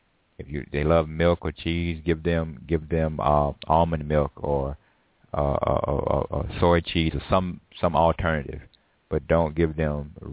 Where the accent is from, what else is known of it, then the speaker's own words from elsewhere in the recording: Georgia, United States; When I was a boy, I can remember there being pear trees, and growing up in Georgia, in the area, and we just get them and pick them and eat them.